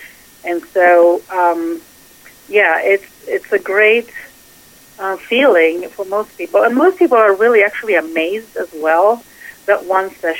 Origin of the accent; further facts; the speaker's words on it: Greece; because I was born and raised in Greece. So Mediterranean culture is definitely who I am.